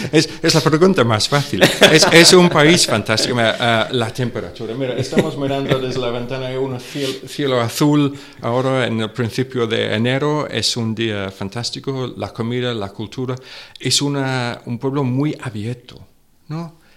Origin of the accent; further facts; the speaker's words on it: Middlesbrough, North East England, United Kingdom; Spanish is a second language; Yo soy de Middlesbrough. Yo soy del noreste de Inglaterra. Una zona... Es una zona al lado de un parque natural de North Yorkshire. No hay muchos diplomáticos que vienen de mi zona del país.